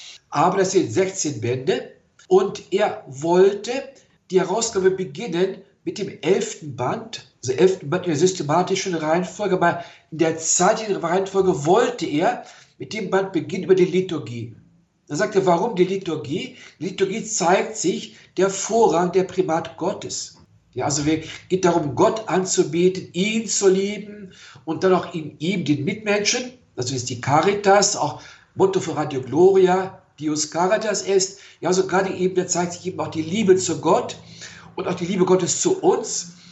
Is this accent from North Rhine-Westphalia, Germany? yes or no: yes; Paderborn, North Rhine-Westphalia, Germany; now in Munich, Germany; Also ich komme aus dem Bistum Paderborn in Deutschland.